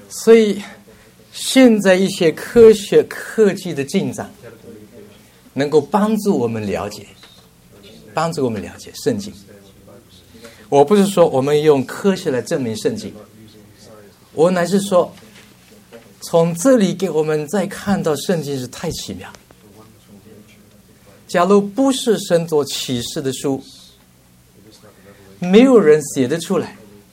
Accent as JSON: {"language": "Chinese", "country": "China", "said": "不仅美国人读圣经，我们中国人也读。"}